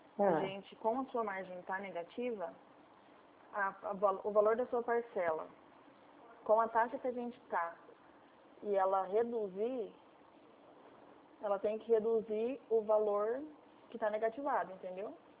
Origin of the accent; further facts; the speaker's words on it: Campo Grande, Brazil; Aqui de Campo Grande.